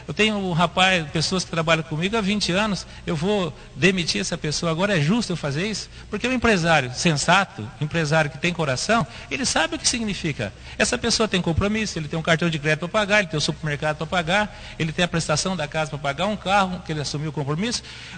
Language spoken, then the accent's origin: Portuguese; Bandeirantes, Brazil; nós moramos aqui, nós nascemos em Bandeirantes, ninguém quer ver ninguém de Bandeirantes morto.